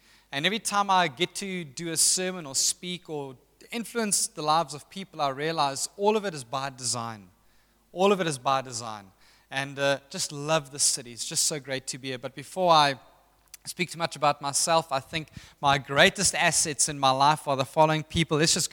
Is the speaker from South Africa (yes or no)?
yes; Pietermaritzburg, KwaZulu-Natal, South Africa; also born or lived in Umhlanga; My wife and I actually both from Natal. I grew up in Maritzburg and in Mschlange.